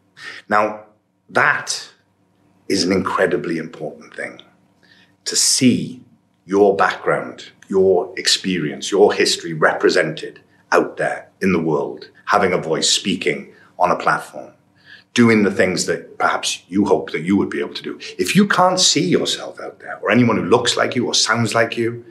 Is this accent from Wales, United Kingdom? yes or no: yes; Port Talbot, Wales, United Kingdom; And myself, growing up in Portalbert